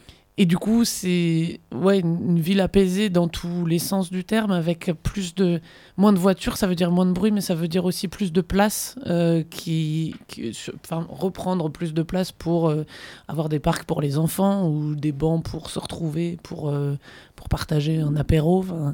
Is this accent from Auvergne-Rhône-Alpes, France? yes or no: yes; Grenoble, Auvergne-Rhône-Alpes, France; je viens de Grenoble.